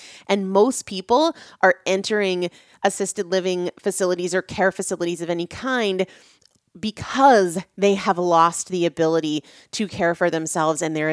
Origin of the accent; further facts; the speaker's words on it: New Hampshire, United States; moved away as an adult; also born or lived in Washington, D.C. / North Carolina; so I grew up in New England. I grew up in New Hampshire. And then when I was a freshman in college, I moved south and I was in DC for a little while, but spent about 16 years in North Carolina before moving back to New England.